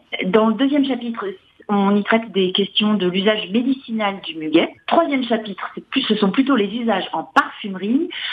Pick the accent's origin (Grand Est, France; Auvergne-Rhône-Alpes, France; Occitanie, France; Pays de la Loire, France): Pays de la Loire, France; Nantes; moi je suis nantaise